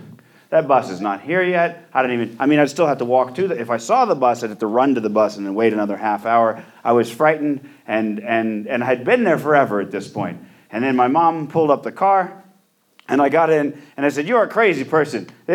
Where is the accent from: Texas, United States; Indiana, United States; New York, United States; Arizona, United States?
Arizona, United States; Phoenix; I was raised in Phoenix. Van Buren is the worst street in all of Phoenix.